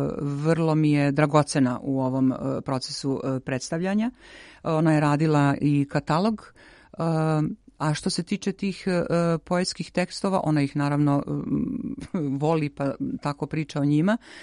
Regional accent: Dalmatia, Croatia; ja sam iz Dalmacije.

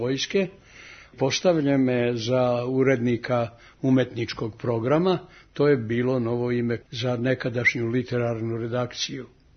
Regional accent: Belgrade, Serbia; Reko iz Beograda.

